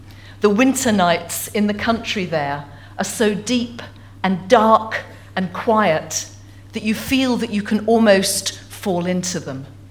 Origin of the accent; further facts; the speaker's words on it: East of England, United Kingdom; now in Stornoway, United Kingdom; as you can tell from my accent, I'm not originally from Stornoway. In fact, I have to own up to being an Essex girl. I come from just outside London, Essex by birth and by upbringing.